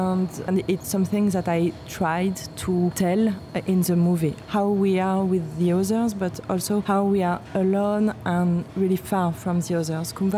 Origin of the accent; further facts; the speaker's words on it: France; English is a second language; I'm French, I'm living in Paris, and I studied editing before being director.